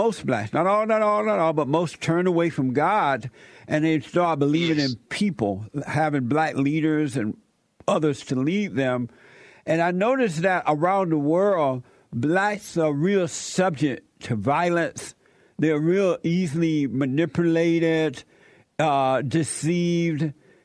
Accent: United States; When I was growing up in America, I grew up on a plantation in America. I was born there. And I was raised under the Jim Crow law.

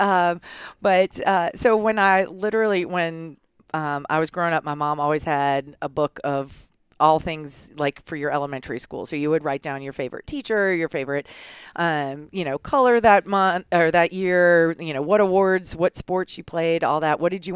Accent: Baton Rouge, Louisiana, United States; also born or lived in Austin, Texas; now in Boulder, United States; We still go back in vacation, but I grew up in Baton Rouge for sure.

